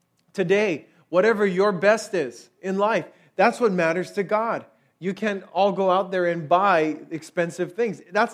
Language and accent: English; Hawaii, United States; I grew up in Hawaii, and I thought we were so similar until I actually went to Japan.